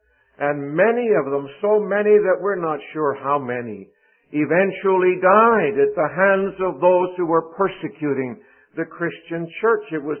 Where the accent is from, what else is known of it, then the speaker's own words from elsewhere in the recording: Vancouver, British Columbia, Canada; the church in which I grew up in Vancouver